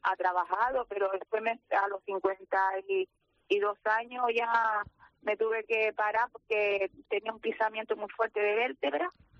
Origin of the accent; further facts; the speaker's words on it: Las Palmas de Gran Canaria, Canary Islands, Spain; born there; Nací en Chile, en la carretera de Chile, número 18, de Guanarteme para arriba, antes de llegar a Las Torres.